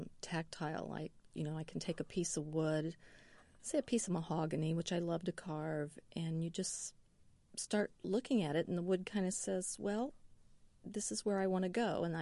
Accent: Indiana, United States; I'm from Vandenberg County. We grew up probably 40 miles from each other

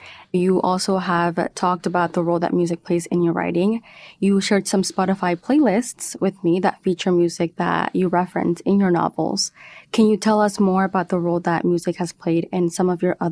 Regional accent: Mexico; I grew up in Mexico, and I remember scary stories and folklore tales

